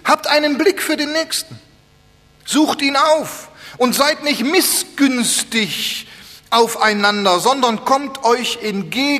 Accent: North Rhine-Westphalia, Germany; Wir beten schon sehr lange für einen älteren Mann in dem Dorf, wo ich herkomme, da bei Köln

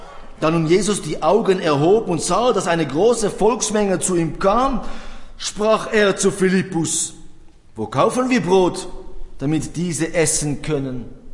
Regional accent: Switzerland; Ich weiß, bei uns in der Schweiz, 28 Grad, wunderbar, da gehen wir alle schwimmen, ja.

